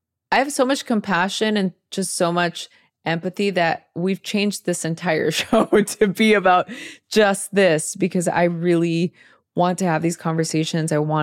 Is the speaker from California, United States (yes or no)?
yes; Los Angeles, California, United States; I grew up in East LA in a really chaotic environment, gang violence.